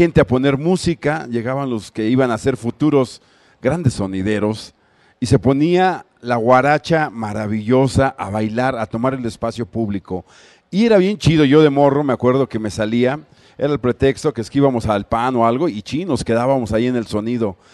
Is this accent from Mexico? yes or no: yes; Mexico City, Mexico; Y yo soy de la Morelos, entonces era maravilloso